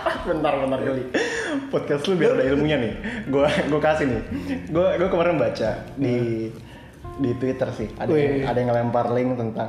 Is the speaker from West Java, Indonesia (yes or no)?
no; Balikpapan, East Kalimantan, Indonesia; gede di Balikpapan.